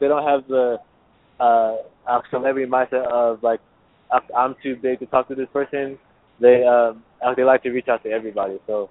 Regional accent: San Antonio, Texas, United States; born there; now in Dallas, United States; because I was born in San Antonio, so I hope they give me a pass on that.

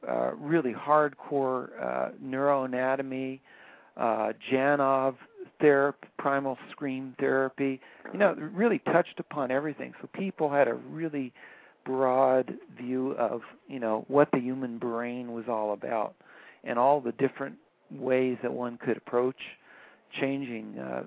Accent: Lakewood, New Jersey, United States; I'm from Lakewood, New Jersey, originally.

